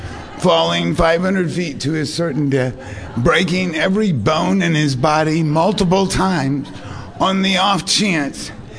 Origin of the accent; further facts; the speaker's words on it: Beaumont, Texas, United States; I'm from Beaumont, Texas, originally. Beaumont is 90 miles east of Houston. It's about 5 miles west of Louisiana state line.